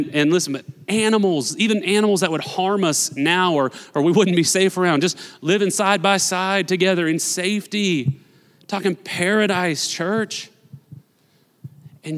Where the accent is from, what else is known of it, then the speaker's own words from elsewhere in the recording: Newton, Kansas, United States; I was born and raised here in Newton, Kansas. I have done my time in the flatlands, baby.